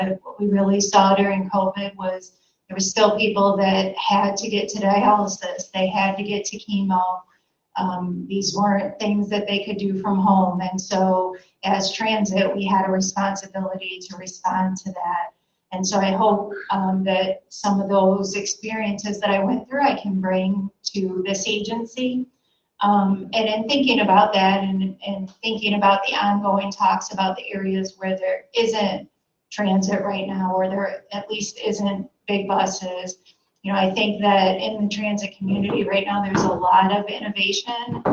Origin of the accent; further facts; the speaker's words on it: Eastpointe, Michigan, United States; now in Birmingham, United States; So I grew up in East Point, graduated from East Detroit. I went to college at U of D and lived on campus. And then I lived in Grosse Pointe Park for a while, and now I live in Birmingham.